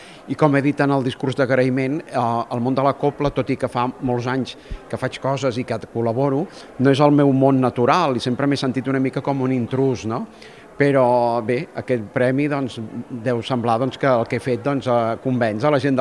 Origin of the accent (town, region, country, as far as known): Catalonia, Spain